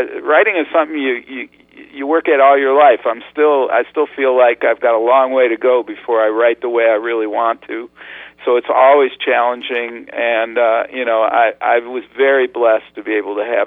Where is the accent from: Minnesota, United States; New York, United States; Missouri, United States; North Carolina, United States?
New York, United States; Rochester; I grew up in Rochester, New York, and I liked stories